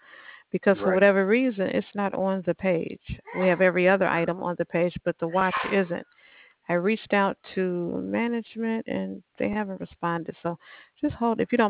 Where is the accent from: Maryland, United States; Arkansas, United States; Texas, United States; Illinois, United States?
Illinois, United States; Chicago; I'm from Chicago, so the snow that we did get here was nothing.